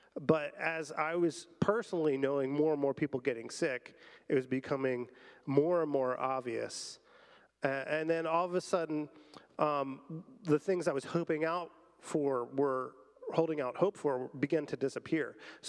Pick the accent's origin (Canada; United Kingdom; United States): United States; Pennsylvania; By the way, I'm from Pennsylvania.